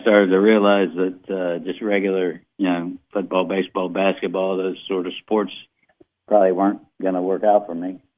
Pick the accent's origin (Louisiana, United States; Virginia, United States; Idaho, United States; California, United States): Louisiana, United States; New Orleans; also born or lived in Covington / Oklahoma; Well, I was born in Covington. I was born in Covington, and then we moved, you know, we were down, my dad was a blacksmith, so we went to New Orleans, and we lived down there for a couple of years, and then we moved to Oklahoma for a year